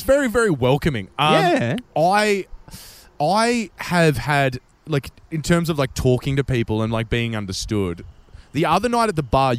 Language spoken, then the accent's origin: English; Australia; accent: Australian; It was easier for me to be understood by speaking Spanish than it was to get through my Australian accent.